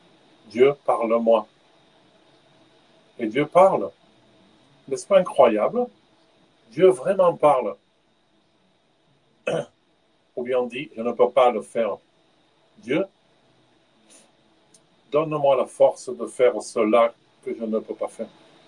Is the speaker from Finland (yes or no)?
yes; Finland; moved away; also born or lived in Kazakhstan; Je viens de Finlande, moi.